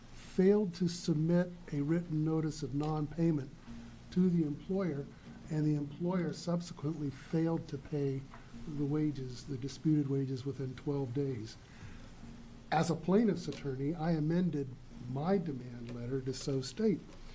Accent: Coos Bay, Oregon, United States; I'm an attorney from Coos Bay

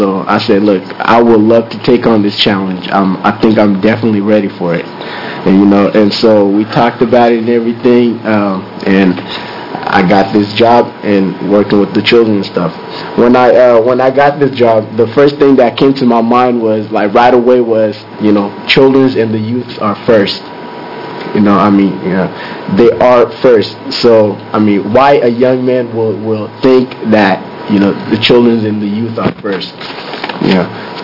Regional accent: Togo; now in United States; I'm from Togo, West Africa. I moved to the U.S. In 2000, November 2000.

